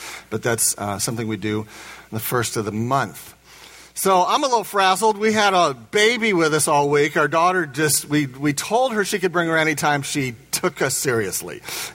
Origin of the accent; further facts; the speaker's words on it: Indiana, United States; I'm from Indiana, so bear with me